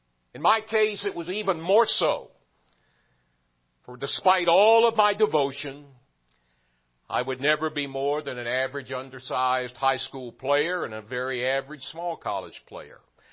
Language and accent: English; the South, United States; but more than anything, growing up in the South, what would a young man be enamored with? Football.